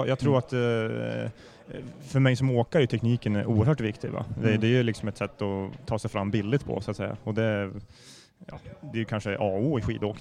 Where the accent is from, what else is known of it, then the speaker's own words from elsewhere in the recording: Iggesund, Gävleborg County, Sweden; Jag är från Iggesund, vet du.